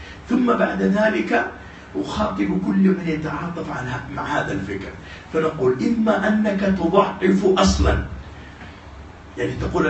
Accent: Saudi Arabia; كما عندنا في بلادنا السعودية

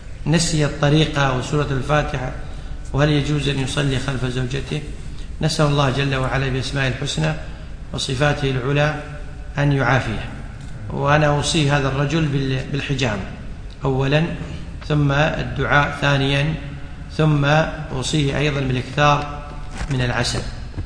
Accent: Ajman, United Arab Emirates; الإذخر نوع من الأعشاب ينبت في الصحراء، عندنا في عجمان واجد

